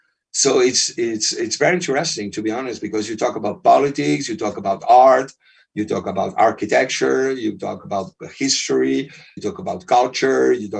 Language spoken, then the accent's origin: English; Barcelona, Catalonia, Spain; English is a second language; moved away as an adult; now in Madrid, Spain; Well, I think that I am from Barcelona. I've been living here 20 years.